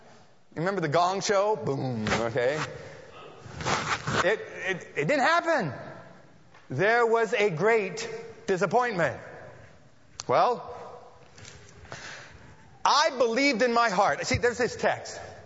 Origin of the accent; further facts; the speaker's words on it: California, United States; My father was born and raised in California. My grandmother was born and raised in California. I'm a Californian. My mom, however, came from Germany.